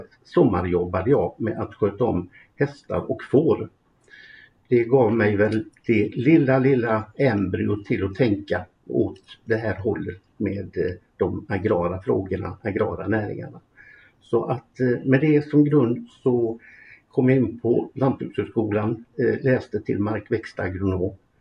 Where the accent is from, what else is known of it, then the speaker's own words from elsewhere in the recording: Gothenburg, Västra Götaland County, Sweden; Jag är född och uppväxt mitt inne i Göteborg. Kom utanför stan sen med min mamma, pappa, min syster